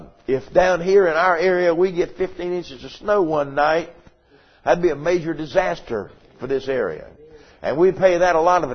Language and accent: English; United States; I was born and raised over here on the Catawba River.